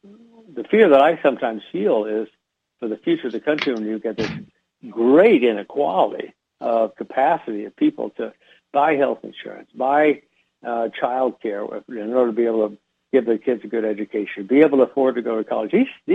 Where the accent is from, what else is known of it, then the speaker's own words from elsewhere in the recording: Nebraska, United States; You ask at the outset, how's a boy in Nebraska do in New York City?